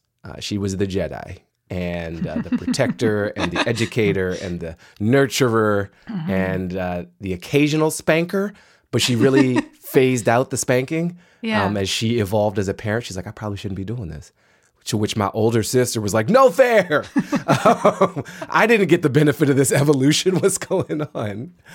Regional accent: Washington, District of Columbia, United States; I grew up in Washington, D.C. in the 1980s. I was born in the wonderful year of 1977.

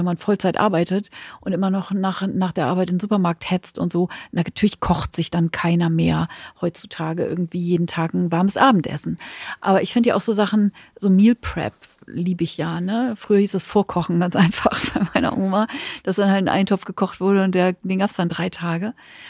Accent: Hamburg, Germany; also ich komme ja aus Hamburg, da so im Lapskaus gab es dann immer fermentierte rote Beete dazu und so

